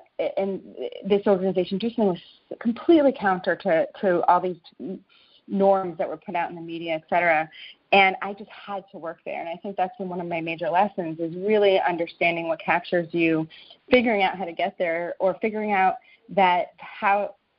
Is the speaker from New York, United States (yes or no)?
yes; New York, United States; And for me, I grew up in New York, and I came from a family where it was such a blessing.